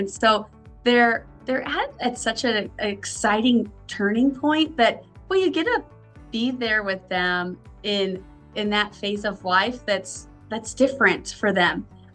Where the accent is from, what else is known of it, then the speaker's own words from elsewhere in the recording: Idaho, United States; So I am born and raised in Idaho.